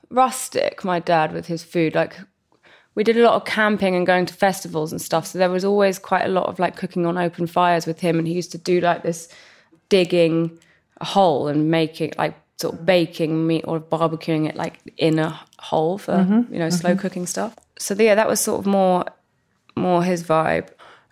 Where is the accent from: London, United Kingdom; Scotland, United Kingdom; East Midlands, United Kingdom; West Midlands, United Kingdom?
London, United Kingdom; And also growing up in West London as well